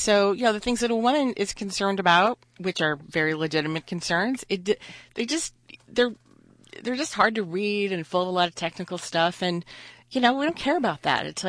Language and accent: English; Deer Park, Texas, United States; I grew up in Deer Park, Texas, which some of you listeners may know where that is, kind of out amongst the oil refineries and stuff.